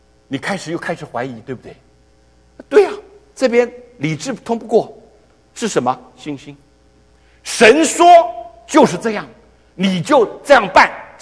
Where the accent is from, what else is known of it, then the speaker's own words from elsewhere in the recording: China; 我们中国人本来就祭天，天是无形无相，哪有菩萨？